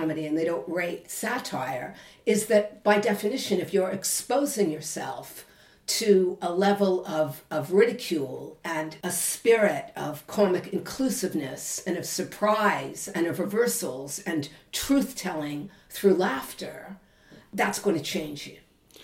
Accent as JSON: {"language": "English", "region": "London", "country": "United Kingdom", "said": "I've been here most of my life. And basically, I'm a Londoner."}